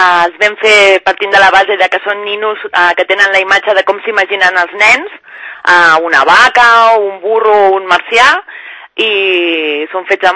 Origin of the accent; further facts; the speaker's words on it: Sant Cugat del Vallès, Catalonia, Spain; com que som de Sant Cugat